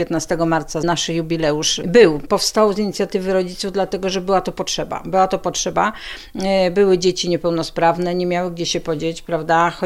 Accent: Zamość, Lublin Voivodeship, Poland; My w Zamościu, bo jestem zamościanką rodowitą też

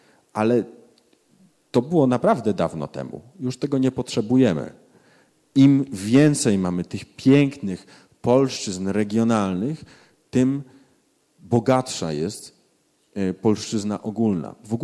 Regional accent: Knurów, Silesian Voivodeship, Poland; jest synek ze Śląska. Ja się wychowałem w Knurowie

